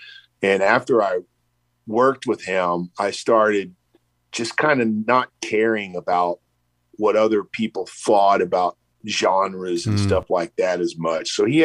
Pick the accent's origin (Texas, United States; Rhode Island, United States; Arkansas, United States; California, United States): Texas, United States; now in Austin, United States; I grew up on the Texas Louisiana border. I've been living in Austin forever, for 25 years, but I grew up on the Texas Louisiana border, and it was a gumbo of music.